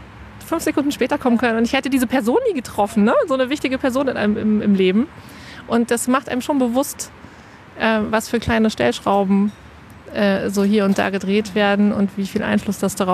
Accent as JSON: {"language": "German", "town": "Hannover", "region": "Lower Saxony", "country": "Germany", "said": "na, ich komme aus Hannover."}